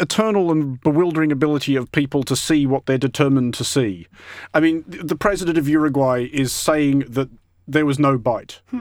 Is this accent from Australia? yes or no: yes; Australia; as an Australian